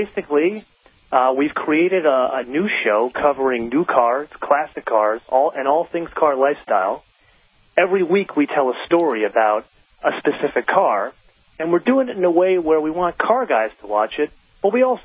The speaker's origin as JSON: {"language": "English", "region": "New York", "country": "United States", "lives_now": "Los Angeles, United States", "said": "I'm a New Yorker through and through. It's the greatest city in the world. It's probably, I would consider it my home. But I actually left New York to start stand-up comedy."}